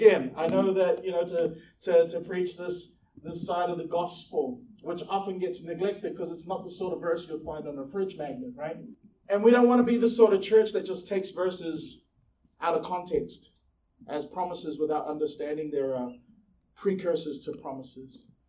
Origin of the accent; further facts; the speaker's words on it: New Zealand; born there; Look, I've only been here for 5 years. I'm a Kiwi. I'm a New Zealand-born Samoan.